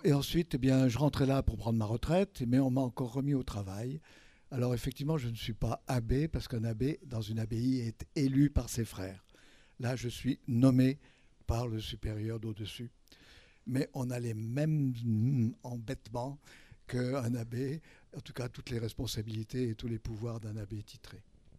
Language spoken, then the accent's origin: French; Saint-Étienne, Auvergne-Rhône-Alpes, France; born there; Je suis né à Saint-Étienne, dans la Loire. Supporter des Verts, comme tout le monde. Je suis rentré à Aiguebelle en 66